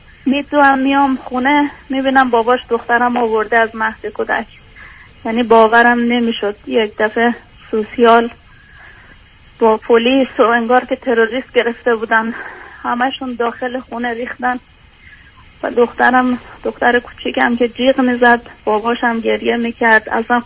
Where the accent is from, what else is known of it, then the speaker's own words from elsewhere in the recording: Afghanistan; also born or lived in Iran; now in Sweden; به دلیل مشکلات جنگ و ناامنی از افغانستان مجبور شدیم فرار کنیم بیایم ایران، از ایران هم مجبور شدیم اومدیم طرف سویدم.